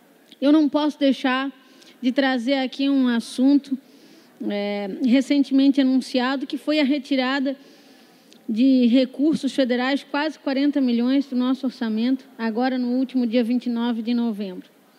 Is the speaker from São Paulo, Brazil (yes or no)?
no; Santa Catarina, Brazil; como catarinense, como brasileira